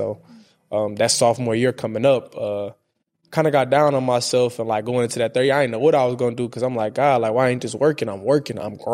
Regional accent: Detroit, Michigan, United States; I'm from Detroit, so like, I'm 16 hours away from my family.

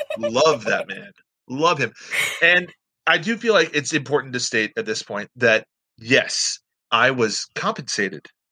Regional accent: Florida, United States; I'm from Florida. That's all we do is go to bars.

